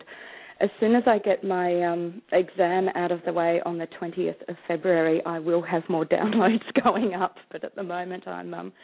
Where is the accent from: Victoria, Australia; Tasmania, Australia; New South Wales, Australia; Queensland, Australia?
Tasmania, Australia; I grew up in Tasmania, which is that little island off the end of Australia. I grew up hunting and a bit of eventing and a bit of everything, pony club, showing, all of that stuff.